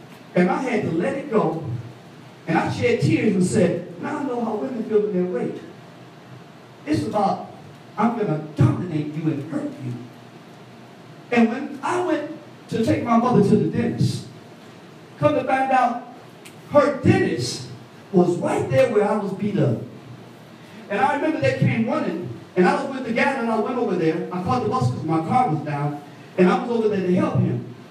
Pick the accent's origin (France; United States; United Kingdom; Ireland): United States; Chicago, Illinois; I'm from Chi-Town.